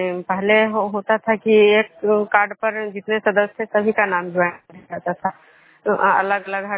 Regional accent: Khajra, Bihar, India; खजरा पंचायत नालंदा जिला नवनसा प्रखंड के निवासी हूँ।

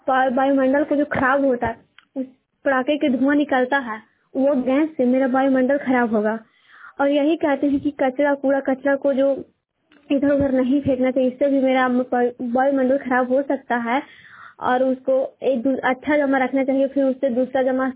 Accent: Hilsa, Bihar, India; मैं हिलसा पूना की निवासी हूँ।

